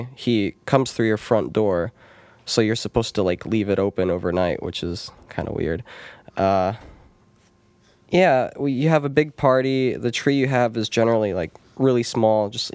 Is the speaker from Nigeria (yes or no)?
no; Russia; now in United States; I'm from Russia, where people celebrate Russian holidays. As an immigrant, as a lot of immigrants do, they pretty much bring their own traditions, holidays here